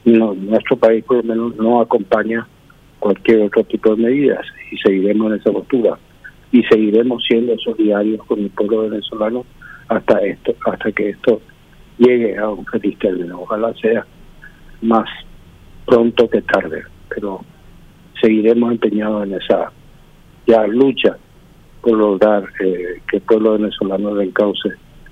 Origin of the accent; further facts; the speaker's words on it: Paraguay; somos nosotros los paraguayos